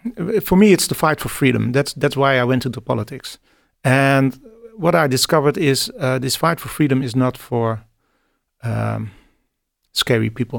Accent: Netherlands; I'm from the Netherlands

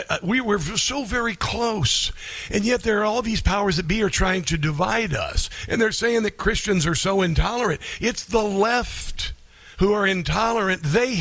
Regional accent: Midwest, United States; I grew up in the Midwest, all right? These are my peeps.

